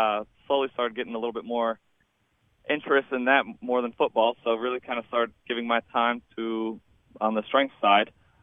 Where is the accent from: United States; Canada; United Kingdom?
United States; Columbus, Ohio; So, born and raised in Columbus, Ohio. Grew up right on the outskirts of Columbus.